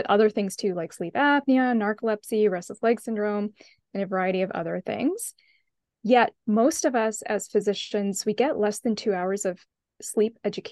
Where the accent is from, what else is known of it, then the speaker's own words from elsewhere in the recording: Canada; I'm from Canada originally, so I had a J-1 visa